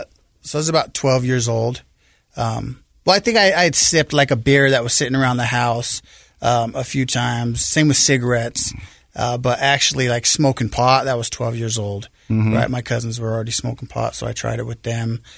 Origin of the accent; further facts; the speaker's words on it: Salt Lake City, Utah, United States; I grew up here in Salt Lake, on the west side of Salt Lake, the Glendale area.